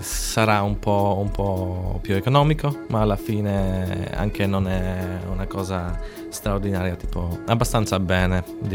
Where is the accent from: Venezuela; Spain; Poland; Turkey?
Poland; Łódź, Łódź Voivodeship; now in Cagliari, Italy; Vengo dalla Polonia, dalla città di Łódź, come voi la chiamate, Lodz.